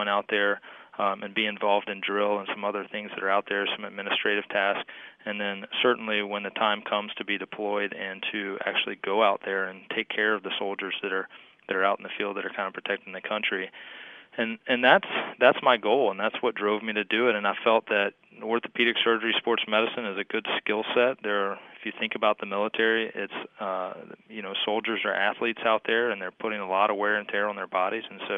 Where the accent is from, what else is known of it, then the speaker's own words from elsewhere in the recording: Baton Rouge, Louisiana, United States; I grew up in Baton Rouge and in the South Louisiana area.